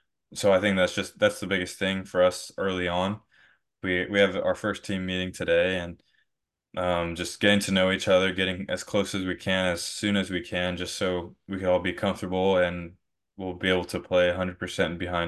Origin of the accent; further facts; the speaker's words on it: San Antonio, Texas, United States; he's from Bernie, I'm from San Antonio, so it's right next two towns right next to each other.